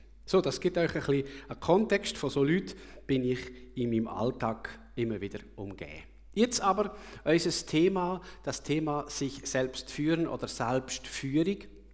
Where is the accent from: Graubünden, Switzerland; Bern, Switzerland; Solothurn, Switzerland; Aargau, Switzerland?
Aargau, Switzerland; ich bin im Aargau aufgewachsen, am Halwilersee und in einem reinen, fast Männerhaushalt. Mutter natürlich nicht, aber ich hatte drei Brüder, eine Bauernfamilie.